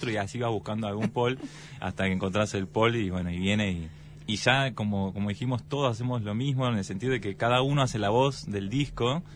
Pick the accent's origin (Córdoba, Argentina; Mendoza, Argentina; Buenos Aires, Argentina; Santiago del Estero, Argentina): Buenos Aires, Argentina; Somos de Buenos Aires, sí, de Capital.